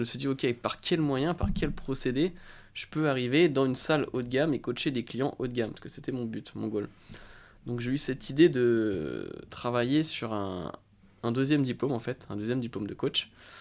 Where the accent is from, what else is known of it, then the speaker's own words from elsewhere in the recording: Île-de-France, France; j'ai commencé dans le 77, des salles de quartier, là d'où je viens, etc.